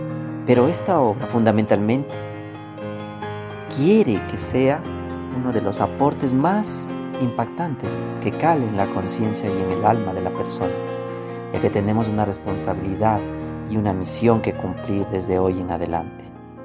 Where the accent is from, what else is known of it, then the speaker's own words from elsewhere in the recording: Ecuador; en Latinoamérica y en mi país, Ecuador